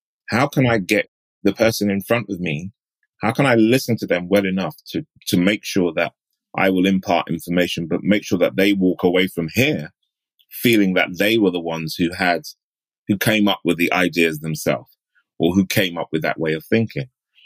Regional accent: United Kingdom; there are some times where I will use self-deprecating humor around being British, being black, and what have you

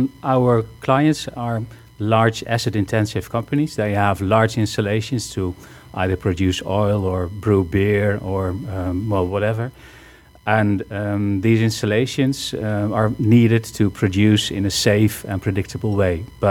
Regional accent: Netherlands; I'm from the Netherlands, yes.

